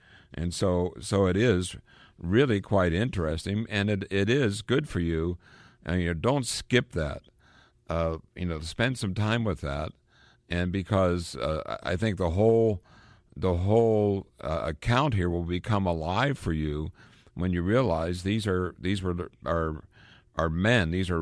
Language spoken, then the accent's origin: English; Pennsylvania, United States; And the reason why that's important to me is I'm also from Pennsylvania.